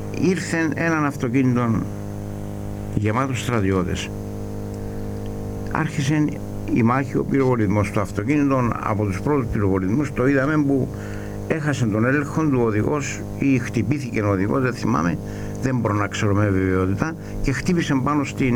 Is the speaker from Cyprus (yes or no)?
yes; Lefka, Nicosia District, Cyprus; Διότι όλοι που είμαστε από τη Λεύκα